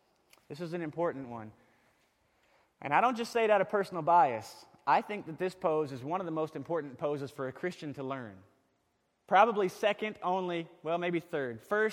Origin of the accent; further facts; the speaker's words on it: York, Nebraska, United States; When I was a little guy growing up in York, Nebraska, you could ride your bike all over town and there was very little danger.